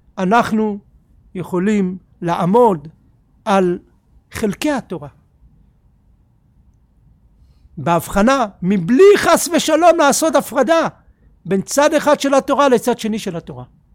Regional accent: Ness Ziona, Central District, Israel; אבל חיינו בנס ציונה, אחת המושבות הראשונות. שם גדלתי

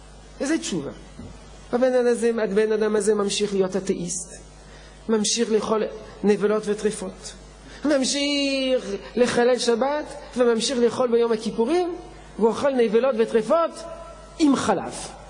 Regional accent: France; אני גדלתי בצרפת, למדתי בבית ספר צרפתי יהודי, בית ספר יהודי צרפתי

